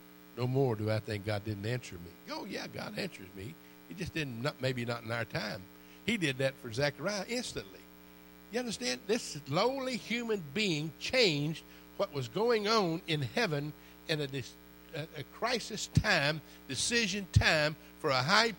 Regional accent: Texas, United States; I come from West Texas, man. The biggest word I know is mayonnaise.

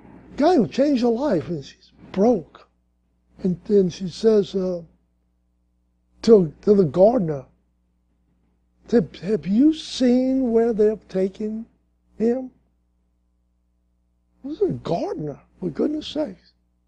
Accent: Slidell, Louisiana, United States; They said, where you from? I said, we're from Slidell.

